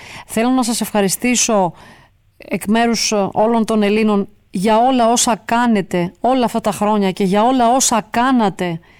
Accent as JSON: {"language": "Greek", "town": "Kalamata", "region": "Peloponnese", "country": "Greece", "said": "Θέλω να δηλώσω επίσης περήφανη και ως Καλαματιανή"}